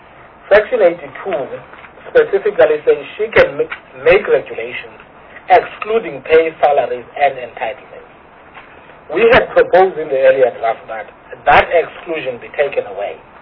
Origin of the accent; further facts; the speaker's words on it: South Africa; first language Xhosa; English is a second language; Okay, my first language is Xhosa. You will excuse me.